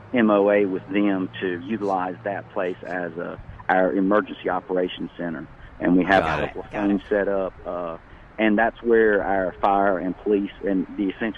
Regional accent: North Carolina, United States; born there; Actually, I'm in Onslow County, but I was born in Carteret County, which is right north of Onslow County.

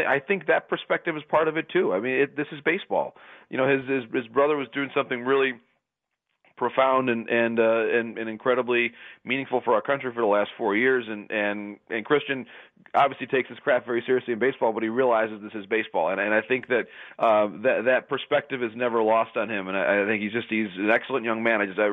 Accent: Marquette, Michigan, United States; born there; I was born in the UP, so I was born in Marquette, which almost makes me an honorary Wisconsinite.

